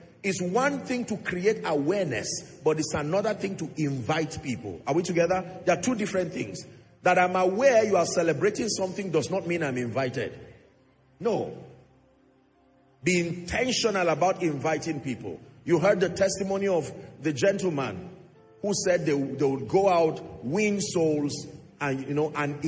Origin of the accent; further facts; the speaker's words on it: Jos, Plateau, Nigeria; I was born and bred in Jos, started ministry in Zaria.